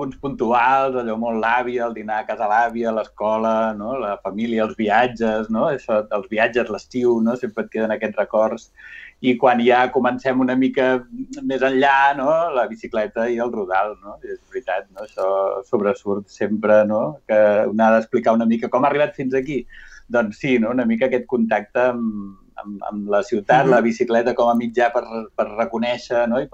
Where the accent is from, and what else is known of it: Sabadell, Catalonia, Spain; born or raised there